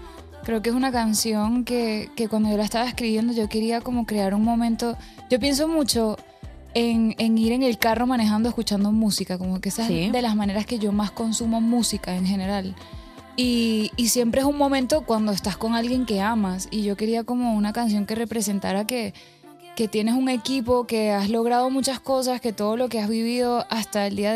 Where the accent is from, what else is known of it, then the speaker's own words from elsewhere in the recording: Venezuela; Esta es una canción de cuna que se canta mucho en Venezuela. Yo soy venezolana